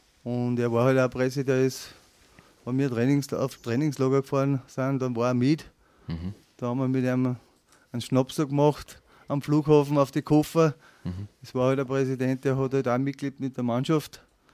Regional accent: Austria

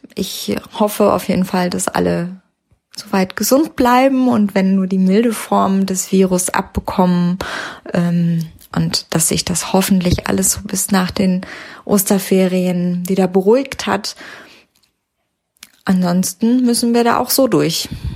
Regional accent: Essen, North Rhine-Westphalia, Germany; Ich komme ja aus Essen

